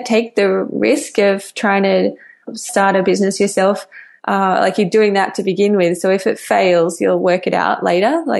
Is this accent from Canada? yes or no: no; Canberra, Australian Capital Territory, Australia; So I grew up in Canberra in Australia, and that's like the capital city